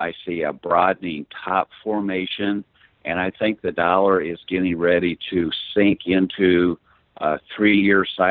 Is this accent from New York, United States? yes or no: no; Texas, United States; since I'm from Texas